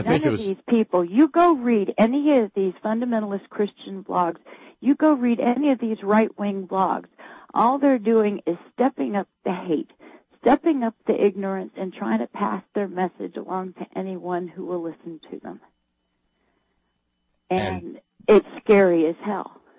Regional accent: Tallahassee, Florida, United States; also born or lived in Alabama; Well, I was brought up in Tallahassee and spent 11 years in Alabama.

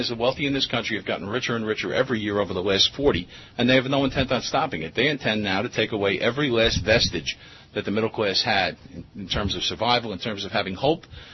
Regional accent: New York, United States; But 10 years ago, I'm from New York, and 10 years ago on September 11th, we really found out what the value of a public worker was.

